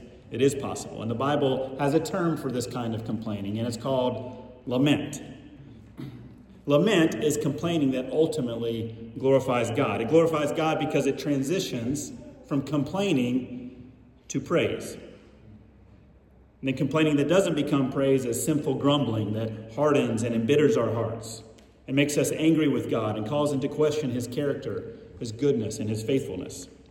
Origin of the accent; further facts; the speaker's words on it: Atlanta, Georgia, United States; moved away as an adult; now in Rome, Italy; I'm originally from the Atlanta, Georgia area in the U.S., but for going on 17 years, I've lived in Rome, Italy